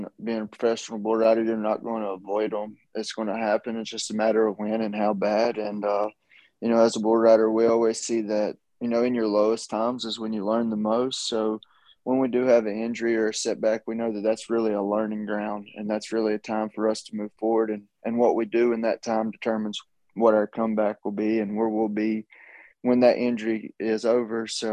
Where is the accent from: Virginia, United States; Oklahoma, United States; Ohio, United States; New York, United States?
Virginia, United States; Tazewell; Yep, Southwest Virginia. I grew up in Tazewell, Virginia.